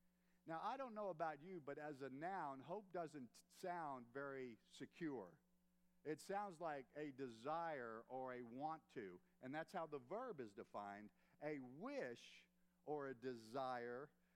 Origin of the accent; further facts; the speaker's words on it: United States; I think it's great to forget I'm American.